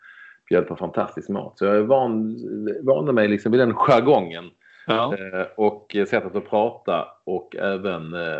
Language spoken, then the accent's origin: Swedish; Malmö, Skåne, Sweden; när jag växte upp i Malmö så var det ju alla i min trappa på Gånglötsvägen 25 i stort sett var ju juggar eller jugoslaver